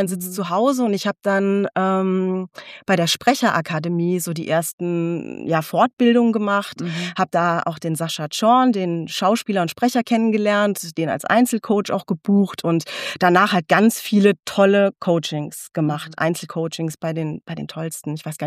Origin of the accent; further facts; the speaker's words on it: Wiesbaden, Hesse, Germany; ich bin 45 Jahre alt. Ich komme aus Wiesbaden, aus der Nachbarstadt zu Mainz.